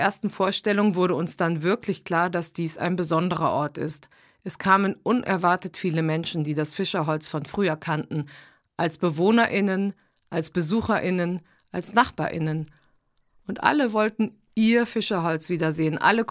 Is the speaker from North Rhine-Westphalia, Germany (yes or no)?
yes; Mettmann, North Rhine-Westphalia, Germany; in meinem Heimatort Mettmann bei Düsseldorf